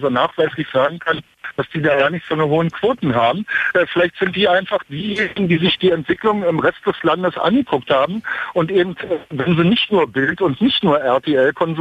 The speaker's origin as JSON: {"language": "German", "region": "Berlin", "country": "Germany", "said": "So, jetzt könnte ich natürlich als Berliner sagen"}